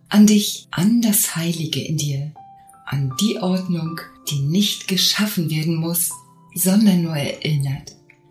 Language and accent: German; Germany; born there; Ich bin in Deutschland geboren mit einem Namen, den viele tragen